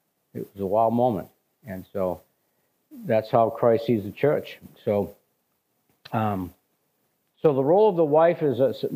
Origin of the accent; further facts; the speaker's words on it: New England, United States; You know, we're from New England. We're all set. We cradle of liberty.